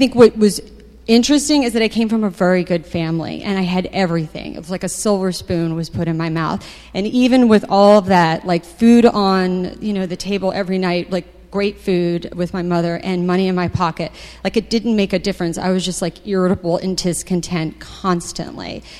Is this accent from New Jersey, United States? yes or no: yes; New Jersey, United States; So I'm from New Jersey, South Jersey, near Philadelphia.